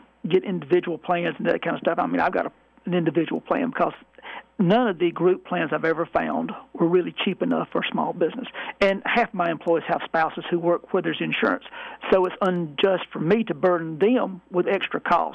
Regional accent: Hodges, United States; Well, when you're born and raised in Hodges, it's pretty close to home.

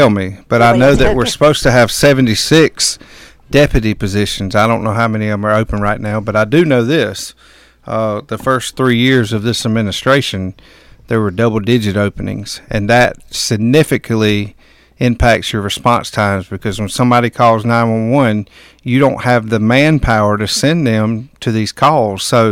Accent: Greenwood, South Carolina, United States; also born or lived in Charleston; I was born in Charleston. My dad went to the Citadel, and we moved here when I was five. My grandparents always lived in Greenwood

